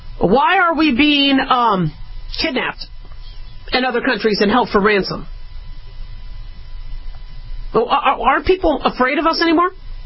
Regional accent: Nevada, United States; I love, you know, saying, you know, I'm from Nevada, and that meaning something. I love saying I'm American, and that means something.

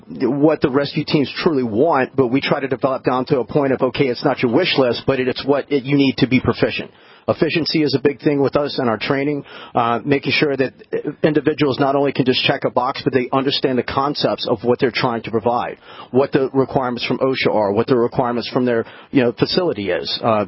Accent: Louisiana, United States; being that I'm from South Louisiana, where it's 81 degrees today.

